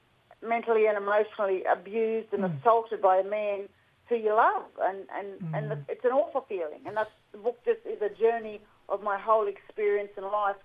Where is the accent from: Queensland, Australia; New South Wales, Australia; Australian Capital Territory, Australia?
New South Wales, Australia; Kempsey; I'm a proud Dungari woman, born and raised in Kempsey on the mid-north coast of New South Wales.